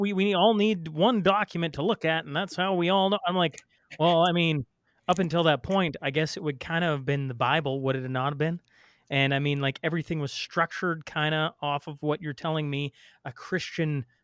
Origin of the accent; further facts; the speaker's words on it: Lloydminster, Canada; once upon a time, I did 49 Community Pillars of Lloydminster, my hometown.